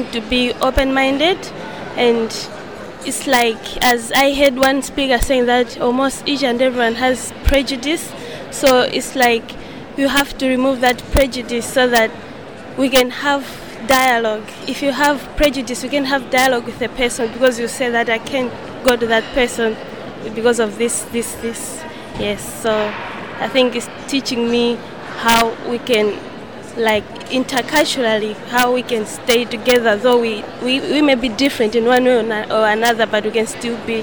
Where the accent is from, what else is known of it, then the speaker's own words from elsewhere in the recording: Malawi; from Malawi, a Global Exchange volunteer.